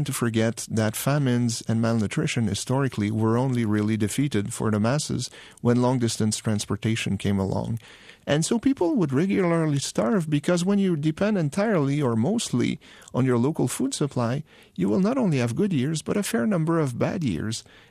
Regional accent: Quebec, Canada; Where I grew up in Quebec, apples are ready to be picked in September.

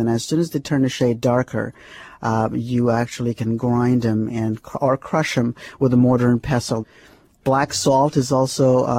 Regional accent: Mumbai, Maharashtra, India; I was actually born and raised in Bombay, which these days is not called Bombay. It's called Mumbai.

